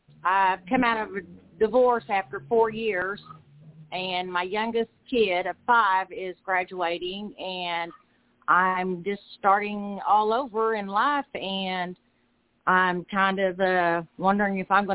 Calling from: Muskogee, Oklahoma, United States; Muskogee, Oklahoma.

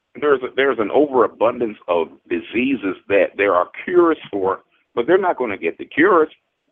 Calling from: Richmond, Virginia, United States; I'm doing well. I'm calling in from Richmond, Virginia.

